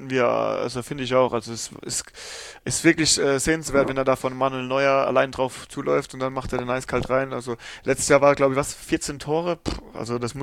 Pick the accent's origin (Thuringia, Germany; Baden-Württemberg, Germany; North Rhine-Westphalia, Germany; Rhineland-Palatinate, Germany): Baden-Württemberg, Germany; St. Leon-Rot; Ja, genau, wir kommen aus Roth, aus so St. Leon Roth heißt der Ort.